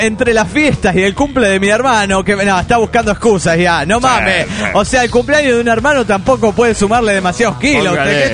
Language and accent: Spanish; Río Cuarto, Córdoba, Argentina; de Río Cuarto, Córdoba, Argentina.